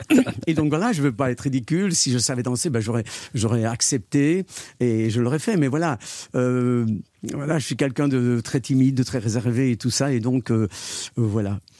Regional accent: France; à tel point que dans le village où j'ai grandi, à Tiller, il y avait l'épicerie chez Sinatra

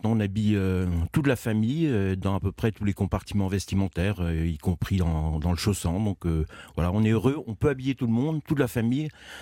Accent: Brittany, France; Je suis breton, têtu et...

